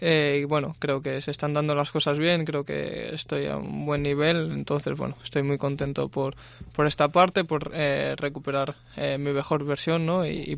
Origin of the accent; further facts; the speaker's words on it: La Seu d'Urgell, Catalonia, Spain; also born or lived in Lleida / Girona; yo nací en Lleida, ¿no? Entonces, bueno, a los dos años por ahí, sí. Ya sé que me fui a la Seu d'Urgell. Y nada, pasé ahí pues hasta 16 años